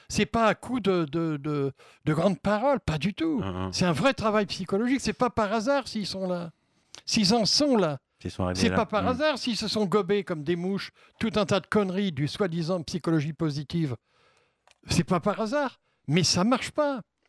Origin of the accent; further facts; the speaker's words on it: Avignon, Provence-Alpes-Côte d'Azur, France; moi je suis d'Avignon, je suis sur Avignon